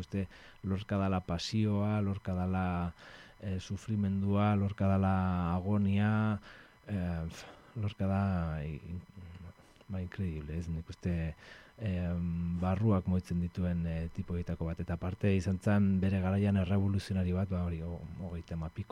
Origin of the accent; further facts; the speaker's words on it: Zumarraga, Basque Country, Spain; also born or lived in Urretxu; Urretxu jaioa eta sei urtetatik Zumarran bizia